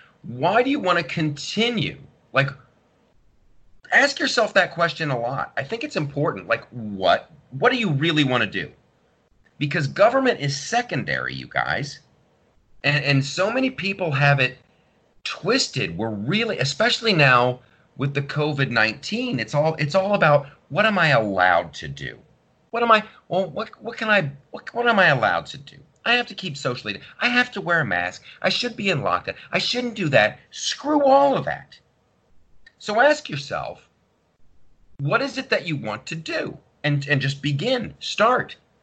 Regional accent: Columbus, Ohio, United States; I grew up in Columbus, Ohio, but you guys knew that.

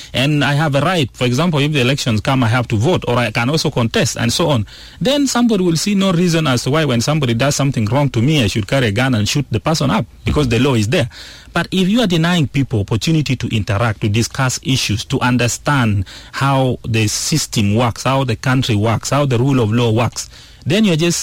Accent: South Sudan; when they move outside the country, people, when you say I'm from South Sudan, the way people, you know, sometimes they even make a comment

